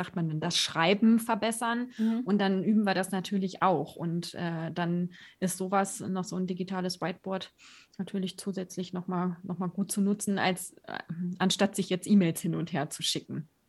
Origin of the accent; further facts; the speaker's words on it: Germany; accent: German; ich bin nicht Native Speaker Englisch, ich habe das auch gelernt, ist meine Zweitsprache sozusagen, und ich habe natürlich einen deutschen Akzent.